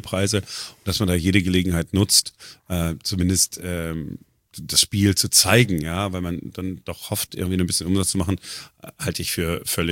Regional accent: North Rhine-Westphalia, Germany; Ich komme aus dem Ruhrgebiet

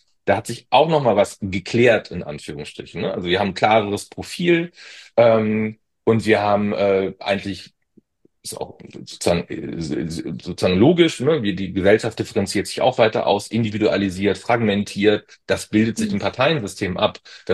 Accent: East Germany, Germany; kann ich als Ostdeutscher sagen

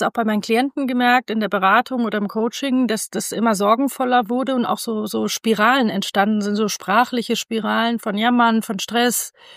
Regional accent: Rhineland, Germany; Ich komme aus dem Rheinland, da hat man so ein bisschen mehr Zuversicht.

